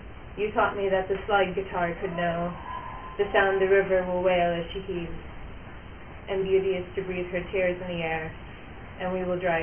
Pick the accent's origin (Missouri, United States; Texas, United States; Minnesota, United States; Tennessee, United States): Missouri, United States; St. Louis; I'm from St. Louis in the U.S. and I talk about a singer from that city that helped me find my identity from that region.